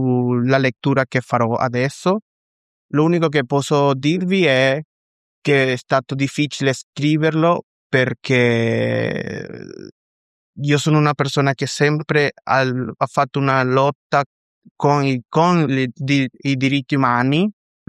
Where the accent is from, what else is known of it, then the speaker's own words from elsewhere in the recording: Venezuela; moved away as an adult; dalla mia esperienza come venezuelano. Sono nato in Venezuela nel 2000 e ho vissuto lì fino al 2018.